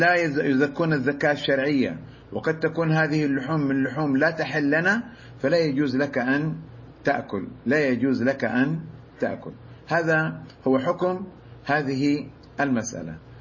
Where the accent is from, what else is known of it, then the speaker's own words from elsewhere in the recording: Saudi Arabia; من عندنا في السعودية